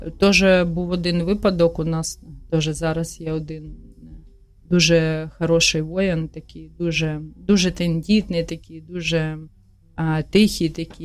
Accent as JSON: {"language": "Ukrainian", "region": "Kyiv", "country": "Ukraine", "tie": "born or raised there", "second_language": "Ukrainian", "said": "Хоч я і корінна киянка, і все життя розмовляла російською, але дуже намагаємось розмовляти українською мовою."}